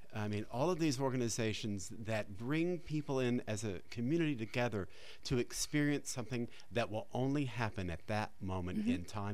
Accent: West Virginia, United States; I'm from West Virginia, so I can say that.

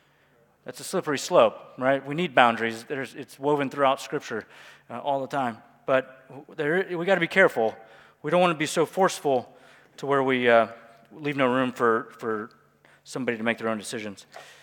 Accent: Alabama, United States; I'm just reading from my Bible. I'm from Alabama. I have to stick to the same language.

